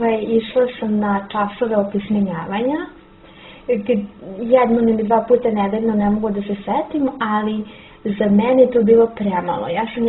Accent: Belgrade, Serbia; iz Beograda sam. Studentkinja sam 4. godine na Filološkom fakultetu u Beogradu

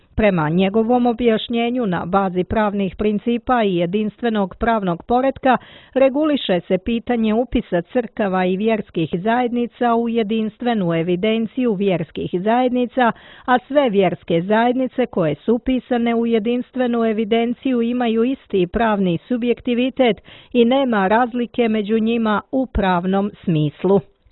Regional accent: Montenegro; Kod nas u Crnoj Gori nije u pitanju sukob među narodima niti rat Crnogoraca sa spoljnim neprijateljem, nego unutrašnje osvajanje slobode

